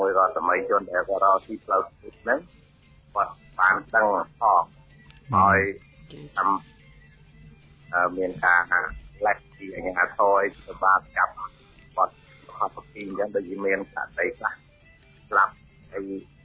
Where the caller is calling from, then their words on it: Phnom Penh, Cambodia; ខ្ញុំនៅភ្នំពេញ